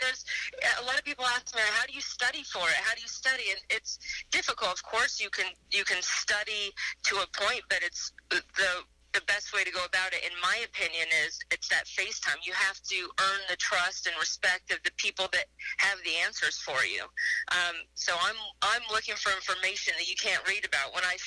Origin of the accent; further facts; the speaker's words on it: Denver, Colorado, United States; Well, I grew up in Denver, Colorado, which at the time certainly did not have a NASCAR presence